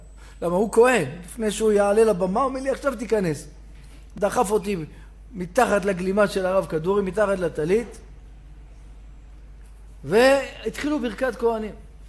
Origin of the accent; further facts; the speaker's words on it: Jerusalem, Jerusalem District, Israel; אני ירושלמי, והם פורים פרזים.